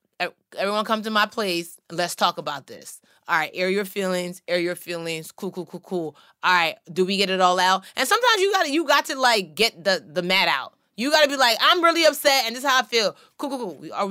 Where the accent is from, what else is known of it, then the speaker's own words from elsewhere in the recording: Nigeria; I'm not yelling at anybody. I'm Nigerian, okay?